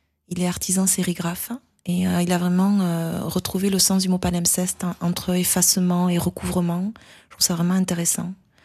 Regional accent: France; born there; J'ai été adoptée, je suis née en France, mais je suis d'origine haïtienne.

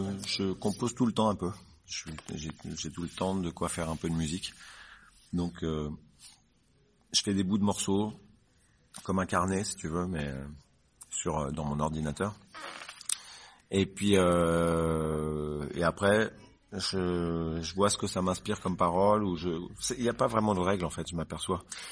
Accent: Paris, Île-de-France, France; J'étais parisien

